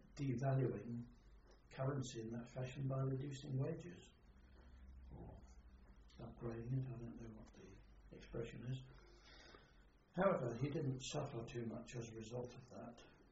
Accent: Stanley, Yorkshire and the Humber, United Kingdom; born there; I was born in Stanley, I think what happened was that it followed the usual pattern with families, that mother went back to Yorkshire from London, where they were living at the time, to have the baby.

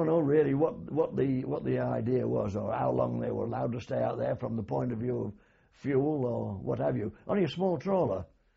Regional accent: Grimsby, Yorkshire and the Humber, United Kingdom; I was born in the Kent Arms in Grimsby, and we moved to Waltham, a village 3.5 miles from here, and we lived there until I was 8 years of age.

